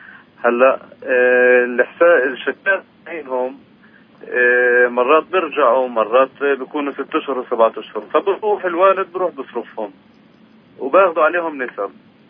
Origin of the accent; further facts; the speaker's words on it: Nablus, West Bank, Palestine; هلا احنا من نابلس خياطين